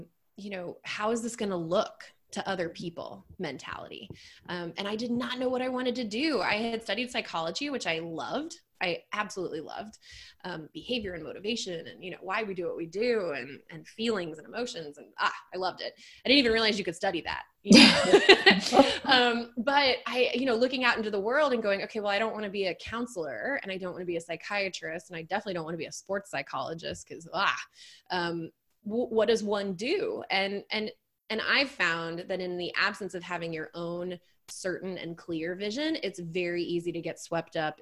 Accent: Texas, United States; But both my parents are from Illinois and I was born and raised in Texas.

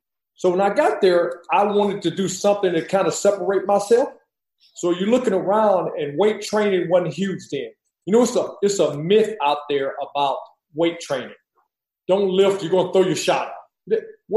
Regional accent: Louisiana, United States; Really didn't work out a lot when I was growing up in Louisiana.

